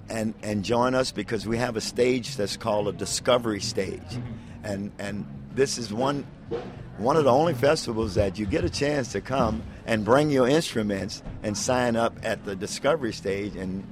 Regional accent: the South, United States; it's about me growing up in the South

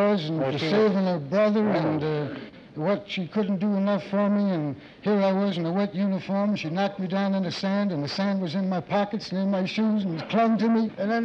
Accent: New York City, New York, United States; New York City.

